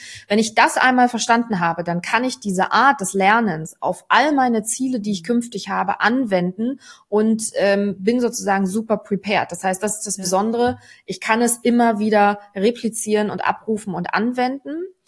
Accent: Berlin, Germany; now in Hamburg, Germany

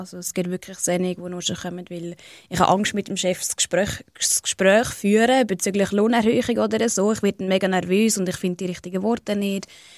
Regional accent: Hallau, Schaffhausen, Switzerland; ist Schaffhausen Geschlecht. Mein Heimatort ist Hallau tatsächlich. Ich habe auch viele Tage in Hallau verbracht, früher als Kind. Darum fühle ich mich da schon sehr heimelig.

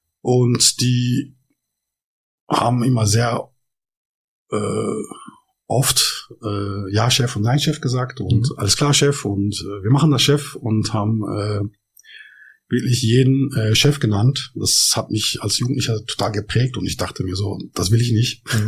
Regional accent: North Rhine-Westphalia, Germany; born there; ich bin im Ruhrgebiet geboren. Meine Eltern sind eingewandert aus der Türkei, wurden früher liebevoll Gastarbeiter genannt. Das heißt, ich bin Arbeiterkind

